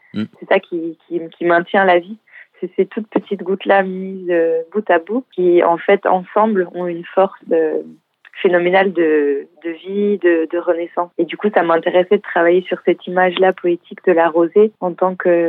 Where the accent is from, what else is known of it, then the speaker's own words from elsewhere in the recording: France; chez nous, en France, on a tendance à voir les choses de manière un petit peu divisée.